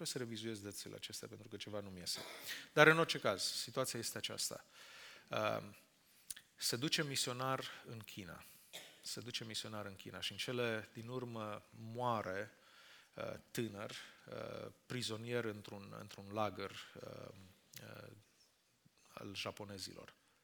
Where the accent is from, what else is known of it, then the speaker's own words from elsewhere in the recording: Romania; noi suntem totuși din România, generația aceea